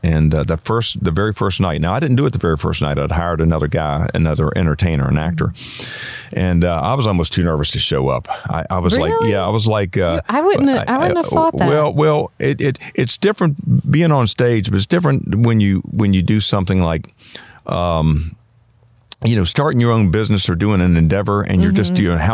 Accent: United States; I said, I'm an American, like that was going to save me. Yeah, I'm an American. I'm practicing lines for a play I'm doing back in the States.

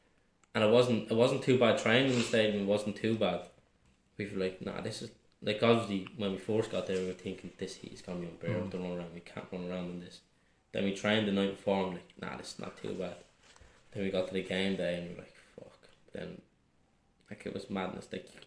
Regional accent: Ballymun, Leinster, Ireland; I'm coming from Ballymun over here, and I'm like, absolutely pissed.

